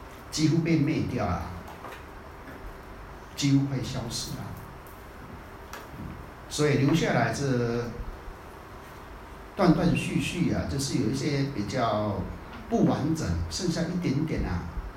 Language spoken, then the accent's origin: Chinese; Taiwan; 我们台湾人讲我 A B C D 高卡低啊